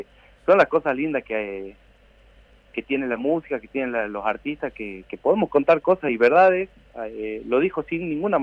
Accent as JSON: {"language": "Spanish", "region": "Jujuy", "country": "Argentina", "said": "Yo vengo de una provincia de Jujuy donde son 109 desaparecidos"}